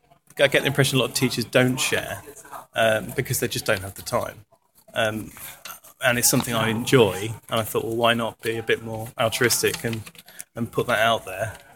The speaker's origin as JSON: {"language": "English", "region": "South West England", "country": "United Kingdom", "said": "I'm from Cornwall."}